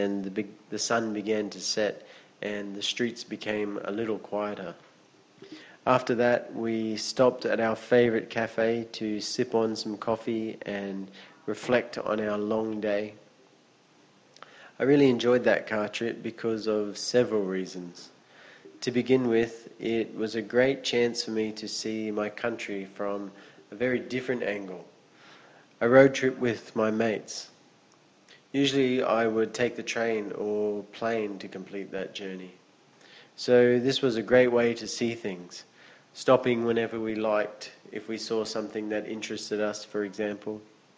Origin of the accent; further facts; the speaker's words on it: Hue, Thua Thien Hue, Vietnam; by car from my hometown, Hue City, to the capital city, Hanoi.